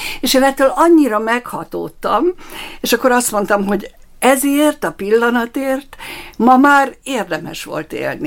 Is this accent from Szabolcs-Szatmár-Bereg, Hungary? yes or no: no; Miskolc, Borsod-Abaúj-Zemplén, Hungary; born there; az én őseim a történelmi borvidékre néznek vissza, igen, tehát Tarcarról származom, bár én Miskolcon születtem, de a szüleim és az őseim, azok tarcaliak, visszakerestem a családfát, tehát mindig is tarcaliak voltak, és reformátusok voltak, az ötvösök